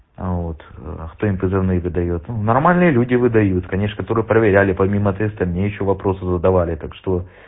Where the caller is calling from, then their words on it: Bursa, Turkey; Я из Бурсы, Турция, Бурса, город Бурса.